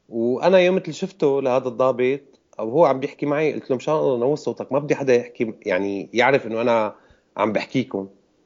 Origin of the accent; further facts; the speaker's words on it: Homs, Homs Governorate, Syria; انا من حمص.